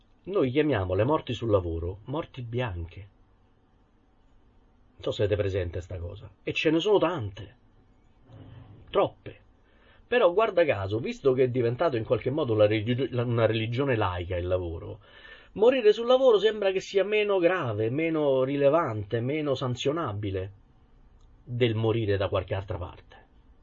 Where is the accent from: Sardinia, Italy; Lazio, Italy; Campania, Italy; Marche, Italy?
Lazio, Italy; Rome; io sono romano di Roma e ne sono anche piuttosto orgoglioso